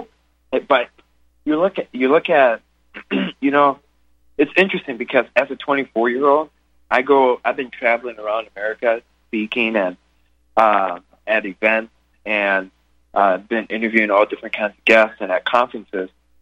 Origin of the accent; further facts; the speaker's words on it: Wisconsin, United States; And I said, "Yeah, I'm from Wisconsin."